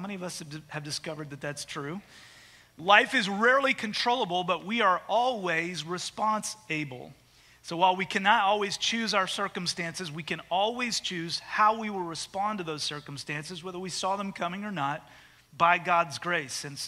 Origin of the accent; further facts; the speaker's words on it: Canada; moved away as an adult; now in United States; I was born and raised in Canada, grew up there, but when I was 18, I came to college in the U.S., I met a girl, I moved back to Canada, but then that girl imported me, I moved here